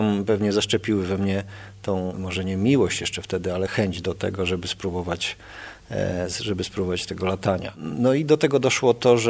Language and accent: Polish; Świdnik, Lublin Voivodeship, Poland; urodziłem się i wychowywałem w takiej miejscowości, która się nazywa Świdnik.